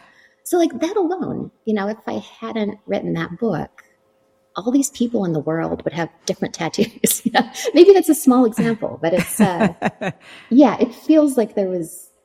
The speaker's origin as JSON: {"language": "English", "country": "Canada", "said": "I'm from Canada and I trained in contemporary dance."}